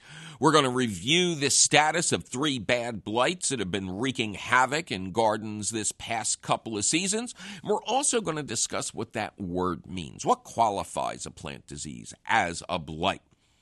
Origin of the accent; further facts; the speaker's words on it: Philadelphia, Pennsylvania, United States; Yeah, where I grew up in Philly was said to be old Lenape land as well.